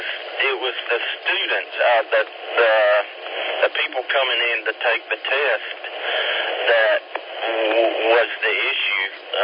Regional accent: Campobello, South Carolina, United States; I hail from Campobello, South Carolina, but I have an alternate location up on the 12-mile river in Liberty, South Carolina

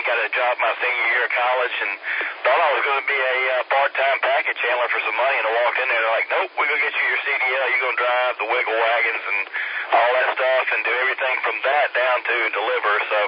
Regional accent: Greenville, South Carolina, United States; I'm originally from Greenville, so I had a company up here approach me about it and went in, and here I was moving back to Greenville about 6 months ago.

